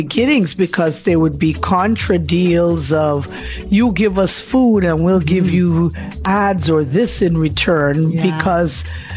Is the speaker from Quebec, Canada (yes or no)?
yes; Montreal, Quebec, Canada; Born in Montreal.